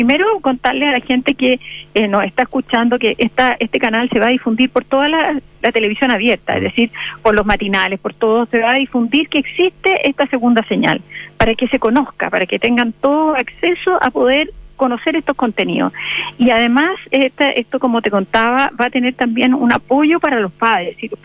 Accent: Chile; como chilenos, peleemos por Chile

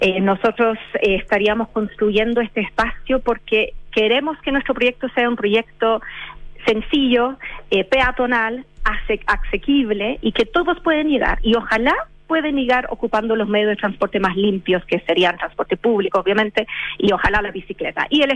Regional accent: England, United Kingdom; Spanish is a second language; Soy inglesa.

